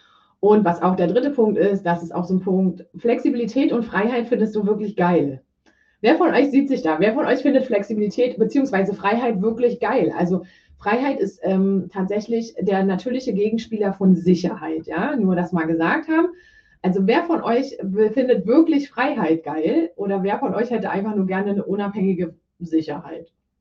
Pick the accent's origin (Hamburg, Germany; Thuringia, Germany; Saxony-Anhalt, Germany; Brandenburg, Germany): Brandenburg, Germany; ich komme aus Brandenburg, ja, ich wohne in 50 Kilometer ungefähr von der polnischen Grenze entfernt, in der Nähe von Berlin.